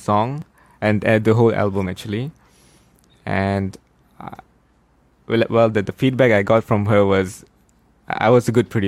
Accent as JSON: {"language": "English", "country": "India", "said": "I'm an Indian, actually."}